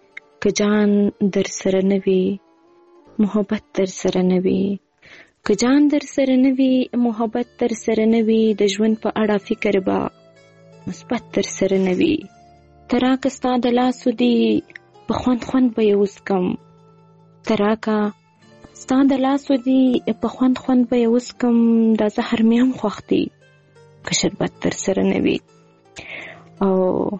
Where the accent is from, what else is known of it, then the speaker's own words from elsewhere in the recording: Quetta, Balochistan, Pakistan; also born or lived in Kandahar; زه اوسېدونکې د کندهار یم خو ژوند مې په کوټه کې کړی دی. دلته اوسېږم.